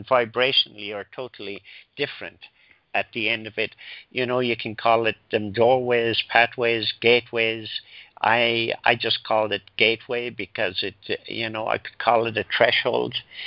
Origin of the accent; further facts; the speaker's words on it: Ireland; I remember when I was growing up in Ireland